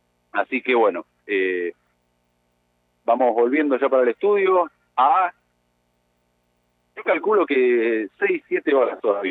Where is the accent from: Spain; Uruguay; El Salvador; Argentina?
Argentina; Pocas cosas, pienso, hacen tan felices a un pueblo como el argentino como ganar un campeonato mundial. Uno de los motivos por los que nuestra sociedad idolatra tanto, me parece, la década del 80 en Argentina